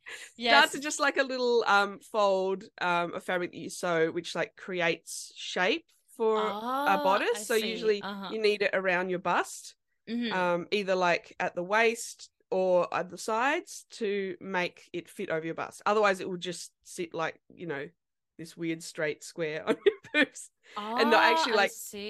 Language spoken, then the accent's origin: English; Tasmania, Australia; Like, I grew up in Tassie, and I was costuming like student productions when I was there.